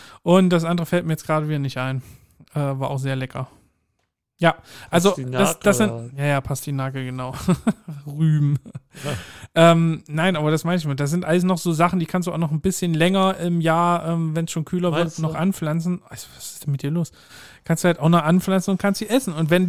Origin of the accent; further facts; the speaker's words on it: Heilbad Heiligenstadt, Thuringia, Germany; Also da, wo ich herkomme, aus dem Eichsfeld, Heilbad-Heiligenstadt